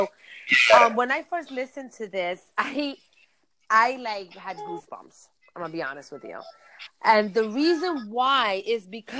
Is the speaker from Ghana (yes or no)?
no; Puerto Rico; English is a second language; now in New York City, United States; I was born and raised in Puerto Rico. We went to New York City in Washington Heights. I didn't speak that much English.